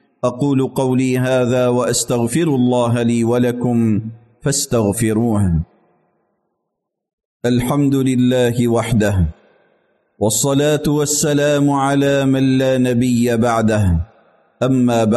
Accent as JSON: {"language": "Arabic", "country": "United Arab Emirates", "said": "أن تجعل بلدنا الإمارات في حرزك وحفظك"}